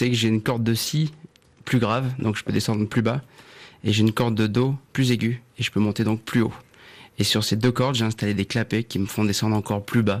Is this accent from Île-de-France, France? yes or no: no; San Gavino di Tenda, Corsica, France; Moi, je suis originaire d'un village qui s'appelle Sangavino di Tenda. C'est en Corse du Nord, au-dessus du désert des Agriates.